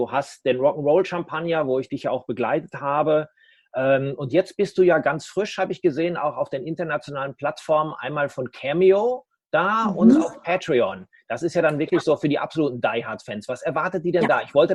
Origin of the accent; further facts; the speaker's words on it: Dortmund, North Rhine-Westphalia, Germany; in meiner Heimatstadt Dortmund